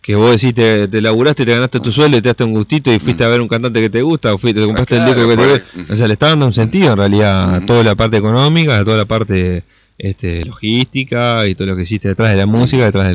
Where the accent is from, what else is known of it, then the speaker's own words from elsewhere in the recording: Salto, Uruguay; cuando yo vengo acá y vos estás diciendo que yo soy de Salto, ¿entendés?